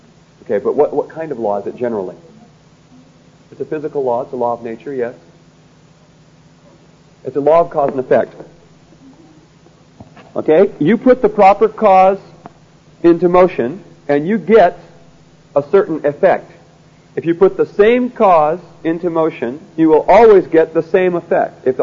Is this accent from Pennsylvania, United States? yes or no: no; Washington, United States; I come from Washington State.